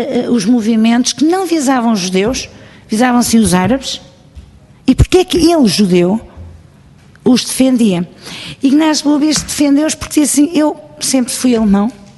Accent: Portugal; Eu quando digo nós, somos portugueses.

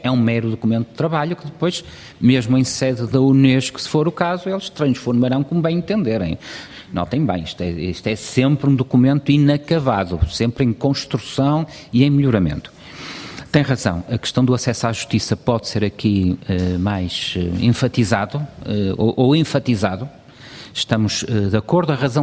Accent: Portugal; como português, fico muito feliz que assim seja

